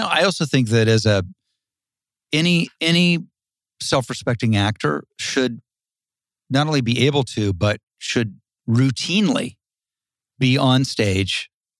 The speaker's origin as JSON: {"language": "English", "town": "Dayton", "region": "Ohio", "country": "United States", "said": "No, I'm from the Midwest. I'm from Ohio."}